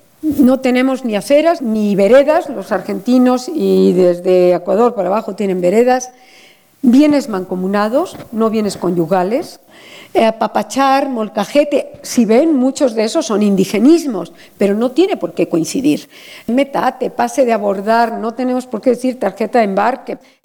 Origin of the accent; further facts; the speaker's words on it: Mexico; nos vamos a identificar como mexicanos, en la entonación, es en los coloquiales y populares, pues porque no pasan por el rasero de la escuela.